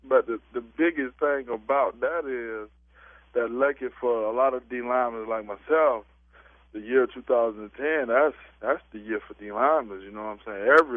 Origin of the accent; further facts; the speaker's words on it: Macon, Georgia, United States; I'm originally from Macon, you know what I'm saying?